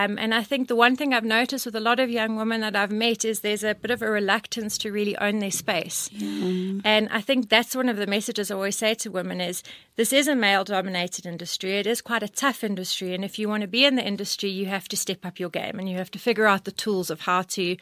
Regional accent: Johannesburg, Gauteng, South Africa; I'm a Joburg all through and through. And I love Joburg.

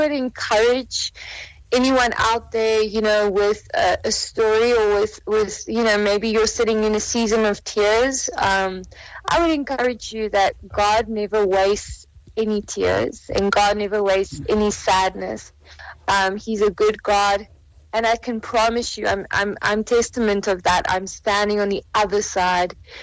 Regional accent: South Africa; I felt very small as the South African artist

